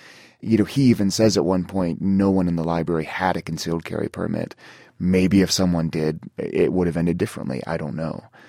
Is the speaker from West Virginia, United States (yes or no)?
yes; West Virginia, United States; I mean, I grew up in a gun culture. I grew up in West Virginia in the South. My friends had guns. My family had guns. I mean, so I grew up around that culture.